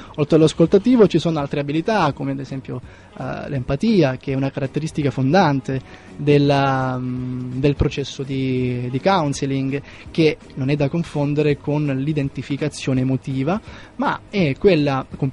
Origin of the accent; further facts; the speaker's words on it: Sicily, Italy; Poi da Roma mi sono spostato a Milano, mi sono tornato comunque in Sicilia, perché non so se si è capito dall'inflessione della mia voce, ecco, non sono lombardo